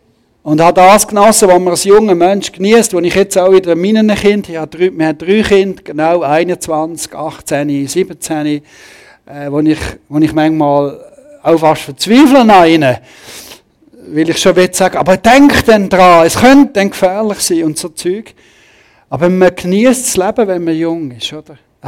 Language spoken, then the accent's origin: German; St. Gallen, Switzerland; Ich bin aufgewachsen im St. Galler Rinntal. Meine Eltern sind Österreicher, darum kommt der Name … das ist so ein Spezialname von slowenischen Grenzen zu Österreich, Kärnten.